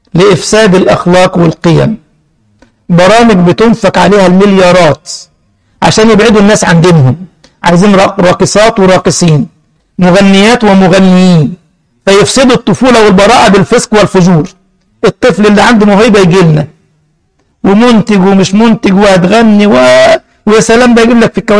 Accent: Egypt; عملوا برنامج في عندنا في مصر اسمه البيت

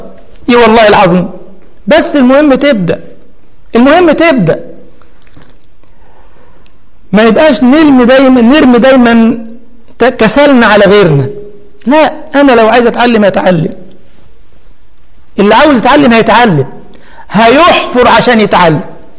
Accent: Egypt; وكان ساعتها ربع جنيه زمان عندنا في مصر يعني.

